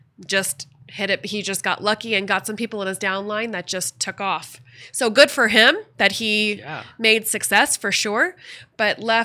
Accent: Kansas City, United States; So then we moved to small town Kansas, and then I grew up in Kansas City, and then moved out to Salida once I graduated high school.

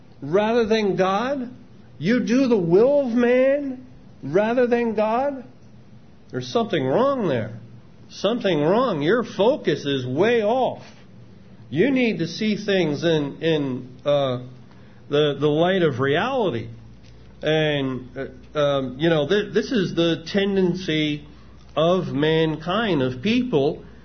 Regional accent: Philadelphia, Pennsylvania, United States; Because I grew up in Philadelphia. I didn't grow up a Christian.

